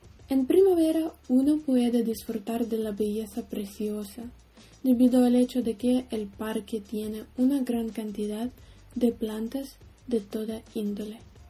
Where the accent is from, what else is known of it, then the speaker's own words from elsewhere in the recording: Kirovohrad Oblast, Ukraine; Spanish is a second language; Mis familiares también viven en la región de Kirovograd, en tales pueblos como Zlinka y Kamenymyst, de ahí que me gustaría contaros sobre mi tierra natal.